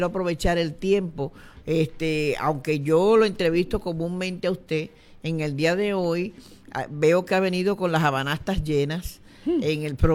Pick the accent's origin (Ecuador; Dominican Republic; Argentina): Dominican Republic; born there; Yo no nací en Lares, nací en la República Dominicana.